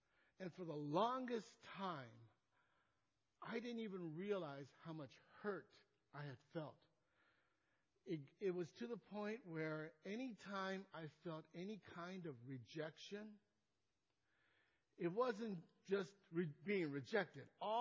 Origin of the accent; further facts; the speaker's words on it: Japan; English is a second language; now in Gardena, United States; Most of you know that I came from Japan, me and my brother. English is my second language, and so we had to adapt. We moved to Gardena in 1965.